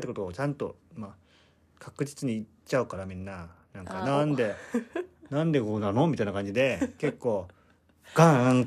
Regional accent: South Korea; now in Japan; 外国人、そうだね、なんかちょっとメリットを感じたのよ、自分が韓国人としての、

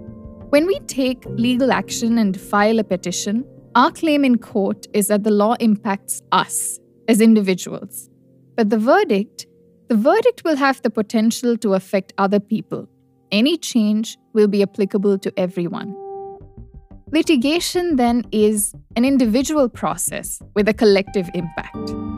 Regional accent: Sri Lanka; I grew up in Sri Lanka, a country which was plagued by ethnic conflict.

